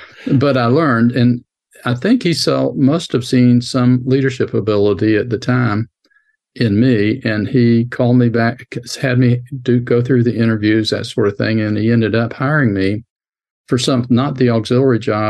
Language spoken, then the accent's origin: English; Georgia, United States; I was going to school in Atlanta. My hometown was in a small town 250 miles to the south, so rather than go to be inducted there, the day before, I went to the induction center in Atlanta and joined.